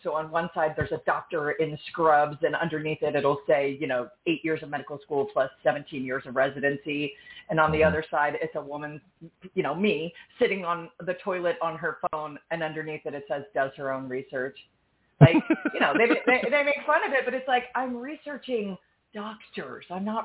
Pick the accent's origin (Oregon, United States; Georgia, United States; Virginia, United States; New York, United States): New York, United States; I'm from New York. I lived in New York. I worked in publishing.